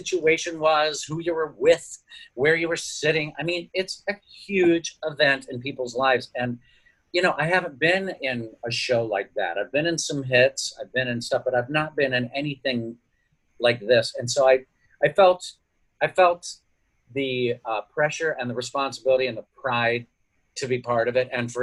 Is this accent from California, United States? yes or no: no; Tulsa, Oklahoma, United States; growing up in Tulsa, Oklahoma, we weren't exposed to lots of musical theater in the 60s and 70s.